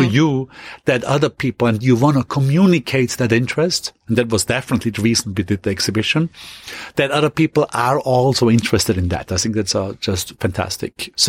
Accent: Austria; ultimately going quickly back to my hometown in Austria

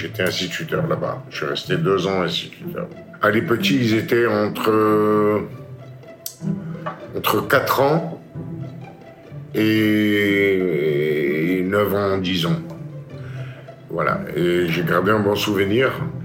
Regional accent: Algeria; now in France; Même sur le bateau, quand on a quitté l'Algérie, mon seul... mon seul espoir, c'était de connaître un autre monde pour les jeunes.

